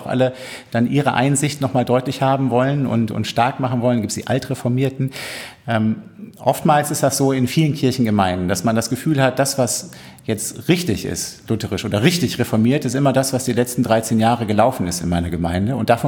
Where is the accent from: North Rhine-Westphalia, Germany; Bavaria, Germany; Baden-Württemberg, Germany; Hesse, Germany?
North Rhine-Westphalia, Germany; Minden; Meine Heimatgemeinde in Minden